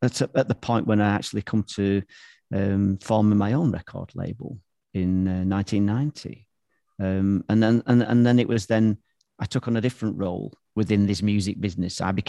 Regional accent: United Kingdom; now in Berlin, Germany; I'm the Brit living in Berlin.

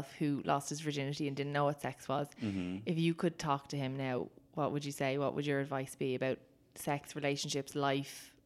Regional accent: Ireland

